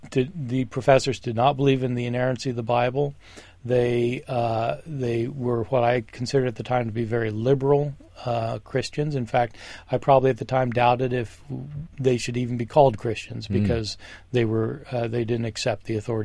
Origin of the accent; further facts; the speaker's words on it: Kansas, United States; Yeah, so I was raised in the Midwest of America, in Kansas, and was raised in the Episcopal Church